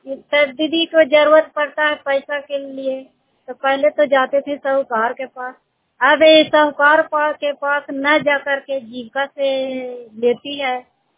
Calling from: Madhopur, Bihar, India; मैं माधोपुर गांव चंडी प्रखंड के निवासी हूँ।

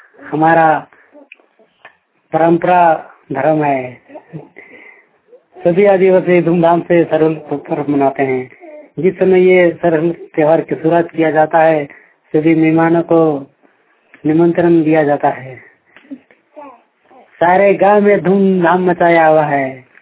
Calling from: Bokaro, Jharkhand, India; बोकारो से बोल रहा हूँ। हमारे गांव में सरहुल धूमधाम से मनाया जा रहा है क्योंकि ये हमारा परंपरा धर्म है।

